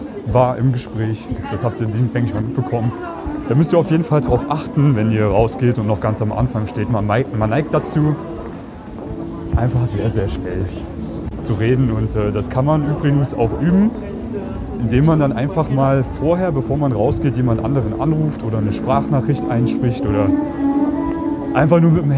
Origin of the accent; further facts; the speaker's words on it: Germany; now in Austria; Deutschland, Piefke.